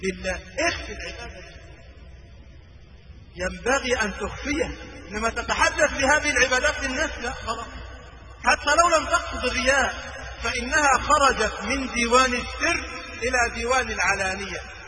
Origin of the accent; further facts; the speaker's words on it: Egypt; وهذا يذكرني ببعض الناس عندنا في مصر